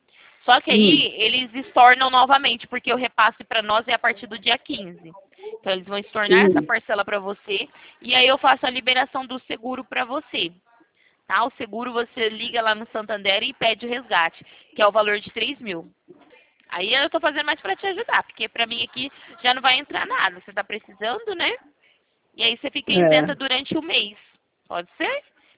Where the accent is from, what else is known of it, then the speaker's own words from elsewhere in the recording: São Paulo, Brazil; sou de São Paulo.